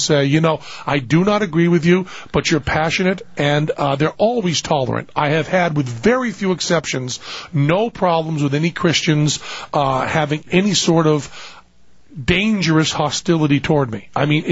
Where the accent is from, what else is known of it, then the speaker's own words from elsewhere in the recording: United States; that's one of the things that I think I'm most proud of as an American